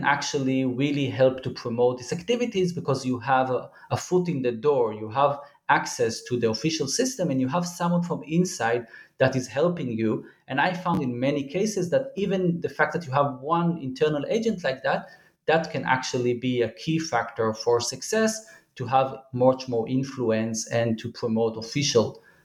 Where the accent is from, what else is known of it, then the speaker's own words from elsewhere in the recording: Jerusalem, Jerusalem District, Israel; I was born and raised in Jerusalem and I'm still working and teaching in Jerusalem.